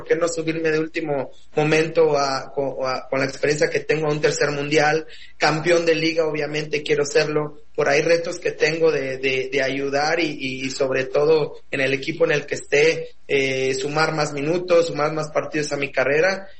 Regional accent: Mexico; moved away as an adult; algún día quiero regresar a México y reafirmar y ser y dejar una huella también en mi país.

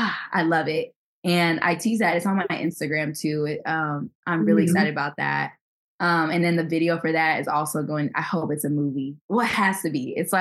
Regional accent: Nigeria; she's also African and I'm Nigerian.

